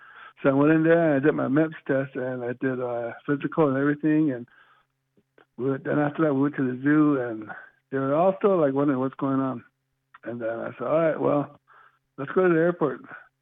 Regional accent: Navajo Nation, United States; being in the eighth grade and growing up in the Navajo Nation, we were used to like throwing the rocks off the canyon or being destructive

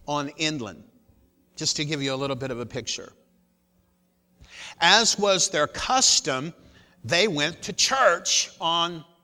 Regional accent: Indiana, United States; So, no, I'm from Southern Indiana.

